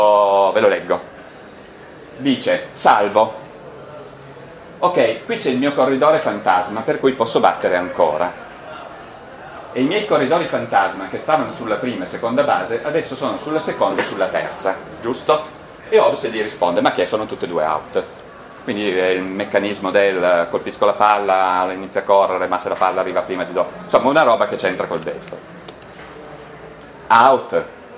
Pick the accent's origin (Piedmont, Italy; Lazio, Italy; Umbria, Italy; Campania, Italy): Piedmont, Italy; Turin; tenete conto che io sono io sono torinese, ma lavoro in Valle d'Aosta